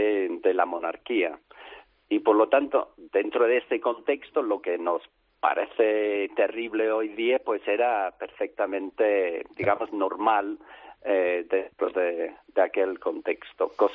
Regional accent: England, United Kingdom; Yo que soy inglés

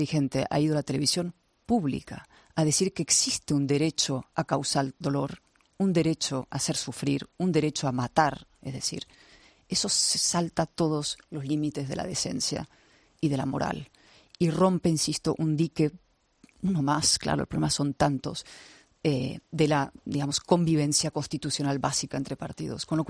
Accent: Spain; como diputada por Barcelona y como española

